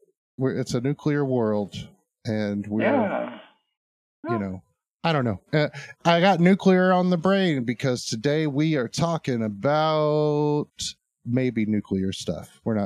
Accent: Arkansas, United States; I guess we are from Arkansas.

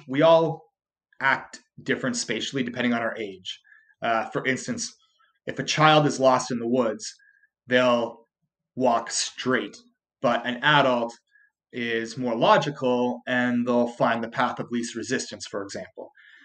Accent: Canada; I'm Canadian, obviously

